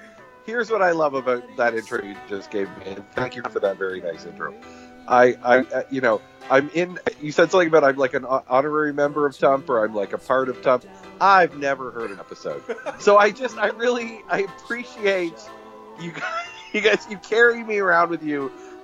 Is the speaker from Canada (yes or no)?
yes; Canada; As a Canadian, that's what I like to ask.